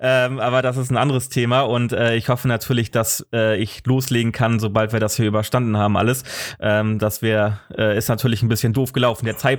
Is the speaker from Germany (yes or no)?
yes; Schleswig-Holstein, Germany; ich bin hier in Kiel aufgewachsen oder beziehungsweise ich bin in einem Dorf bei Kiel aufgewachsen und später dann natürlich nach Kiel gezogen und lebe seitdem auch in Kiel